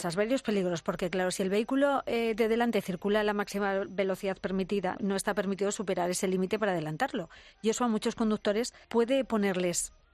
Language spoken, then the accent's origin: Spanish; Castilla-La Mancha, Spain; yo en Castilla-La Mancha, en mi tierra, que las carreteras son tan largas y tan rectas